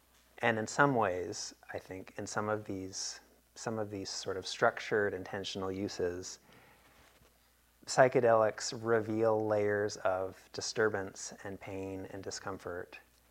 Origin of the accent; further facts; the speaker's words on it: United States; We're American, we know how to misuse anything.